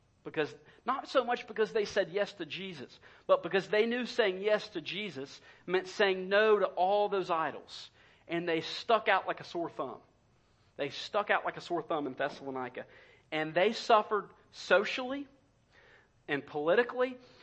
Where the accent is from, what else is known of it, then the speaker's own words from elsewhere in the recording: United States; Now, I personally, guys, as an American, I hate pain.